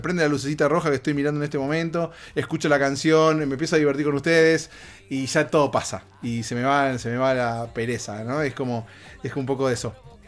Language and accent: Spanish; Buenos Aires, Argentina; now in Los Angeles, United States; yo me vine de Buenos Aires acá a Los Ángeles, estaba ahí lejos de todos mis amigos, mis conocidos, mi familia